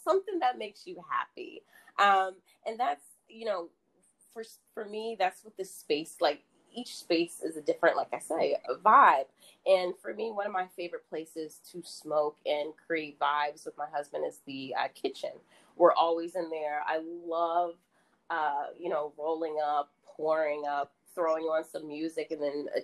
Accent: New York, United States; I'm a New Yorker. Everything has to be fast, fast, fast.

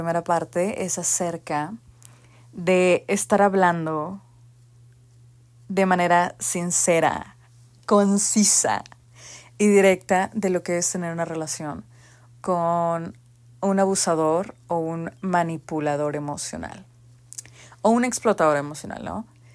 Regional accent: Monterrey, Nuevo León, Mexico; soy regia, soy norteña. Aquí le decimos clima al aire acondicionado. Bueno, no sé si en todo el norte, pero aquí en Monterrey sí

